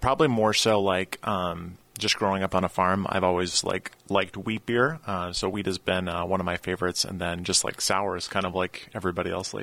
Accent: Jamestown, New York, United States; Emma and I, and really our entire group, we are from the Jamestown area. We love Jamestown.

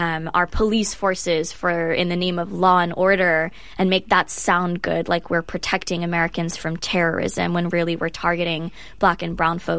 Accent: India; operates in my home country of India.

